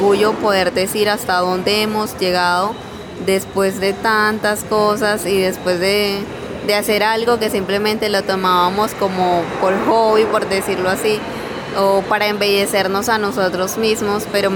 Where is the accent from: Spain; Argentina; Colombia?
Colombia; Tuchín, Córdoba; decir que soy del municipio de Tuchín, Córdoba, que tejemos y hacemos artesanías a base de una planta natural